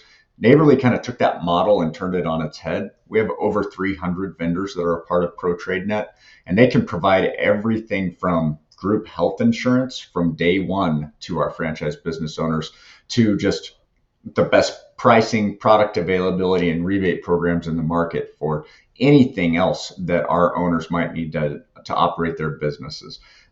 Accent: Arizona, United States; also born or lived in Colorado / New Mexico; So I grew up in Arizona. I've lived in Colorado, New Mexico.

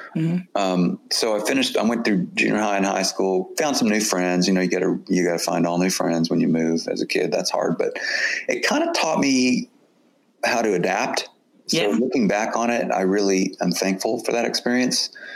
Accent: Houston, Texas, United States; growing up in Houston, listening to, I mean, my parents were, you know, big fans

